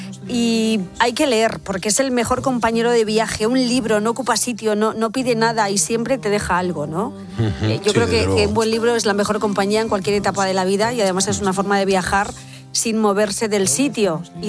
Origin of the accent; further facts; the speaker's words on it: Pedro Muñoz, Castilla-La Mancha, Spain; Para playa la de mi pueblo. Tenemos un humedal del Quijote en Pedro Muñoz de la Mancha, que ahí sí que te puedes bañar